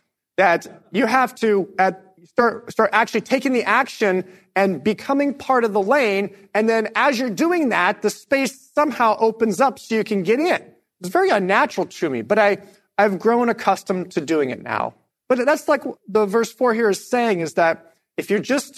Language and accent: English; Midwest, United States; now in New York, United States; I come from the Midwest, and when we are merging onto highways where I come from, we get ready to merge